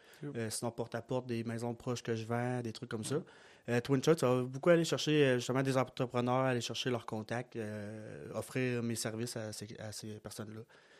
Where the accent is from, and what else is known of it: Quebec, Canada